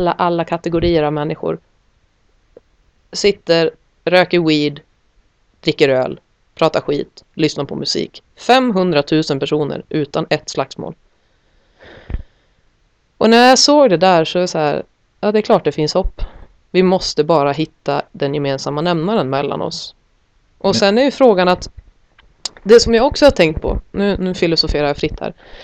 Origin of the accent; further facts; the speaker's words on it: Norrland, Sweden; jag kommer ju från Norrland.